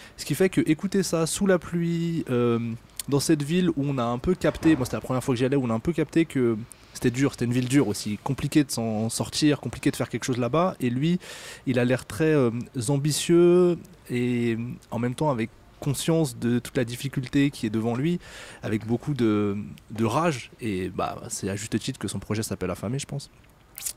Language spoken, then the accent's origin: French; Meknès, Fès-Meknès, Morocco